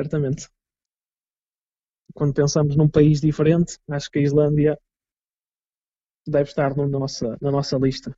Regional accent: Portugal; moved away as an adult; now in Reykjavík, Iceland; É o que nos define também como portugueses.

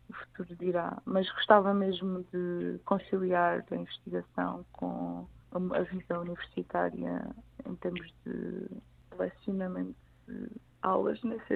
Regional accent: Portugal; moved away; Eu sou portuguesa, adoro Portugal, mas eu já não me sinto em casa quando vou a Portugal.

